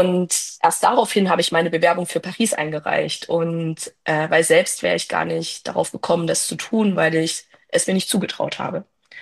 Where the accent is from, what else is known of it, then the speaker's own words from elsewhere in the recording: Thuringia, Germany; ich komme aus Thüringen und war dann halt dort und die Identität kam halt auch dazu, dieses ostdeutsche Phänomen, was auch irgendwie da war.